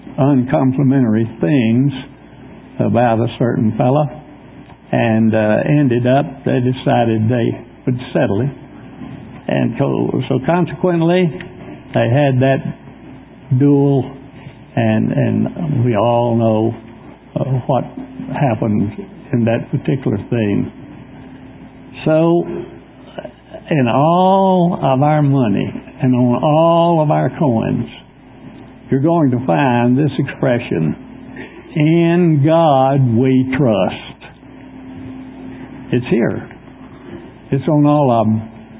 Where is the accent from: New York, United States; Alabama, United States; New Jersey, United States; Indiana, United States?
Alabama, United States; I am originally from Alabama, and I am glad that in addition to a football team